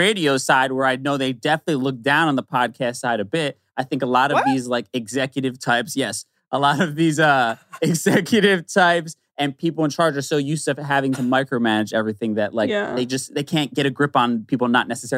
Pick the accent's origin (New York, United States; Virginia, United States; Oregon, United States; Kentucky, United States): New York, United States; New York City; born or raised there; also born or lived in New Jersey